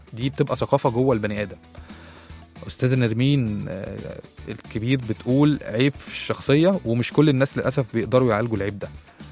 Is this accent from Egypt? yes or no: yes; Egypt; ده مبدا عالمي مش احنا بس مصريين شغالين بيه